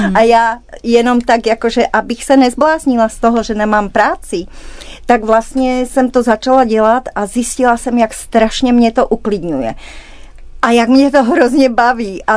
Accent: Pezinok, Bratislava Region, Slovakia; já pocházím z Pezinka u Bratislavy.

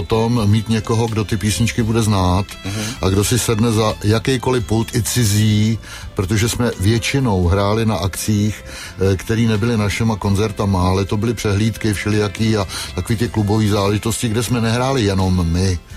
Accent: West Bohemia, Czechia; now in Kladno, Czech Republic; já jsem v podstatě Západočech, i když dneska už vlastně jsem Středočech, protože tady žiju díl, než jsem žil na západě Čech.

